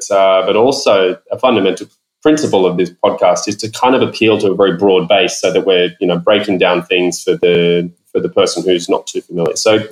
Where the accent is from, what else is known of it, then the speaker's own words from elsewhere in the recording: Australia; this is one that my home country, the ex-prime minister, was famous for saying, the rules of Australia trump the rules of mathematics.